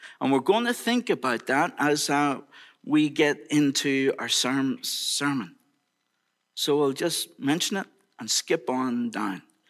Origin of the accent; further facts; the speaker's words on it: Ireland; We're just going to choose one because I'm from Ireland.